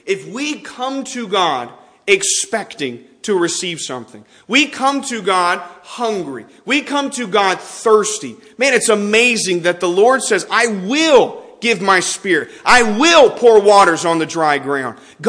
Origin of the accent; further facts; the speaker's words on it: Texas, United States; Growing up in Texas